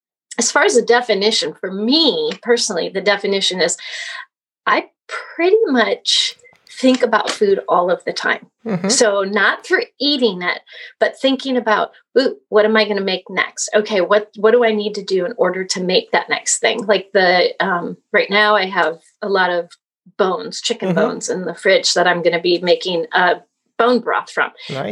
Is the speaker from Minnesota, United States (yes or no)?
yes; Minnesota, United States; now in California, United States; So I'm originally from Minnesota, but I live in California and consider myself very settled here, been here since the late 70s.